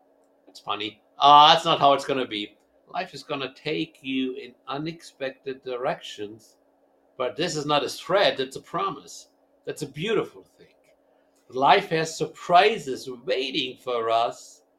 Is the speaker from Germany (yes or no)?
yes; Hanover, Lower Saxony, Germany; So I grew up in North Central Germany. Hanover is my hometown. And, you know, born into a distinct blue-collar family